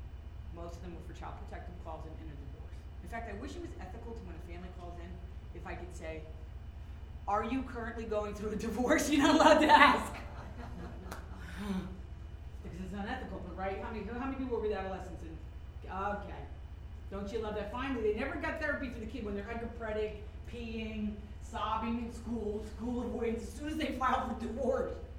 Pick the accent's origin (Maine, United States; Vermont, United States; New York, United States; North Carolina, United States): New York, United States; Brooklyn; professor, I grew up in Brooklyn, New York with Hasids on one side. And my family was Catholic.